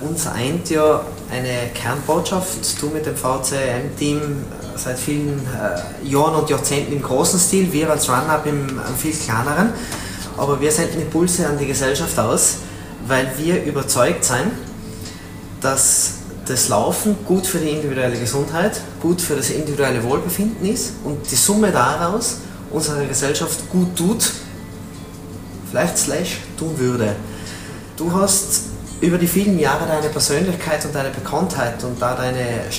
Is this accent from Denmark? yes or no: no; Austria; Wo glaubst du, liegt bei uns in Österreich die Schwäche